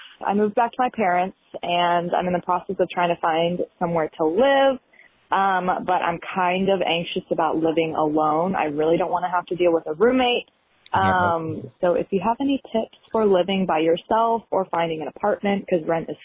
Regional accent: North Carolina, United States; I'm from North Carolina.

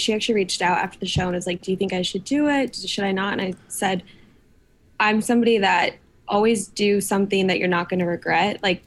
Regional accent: Des Moines, Iowa, United States; now in Nashville, United States; Good. I mean, I lived in Des Moines, which is the biggest city in Iowa.

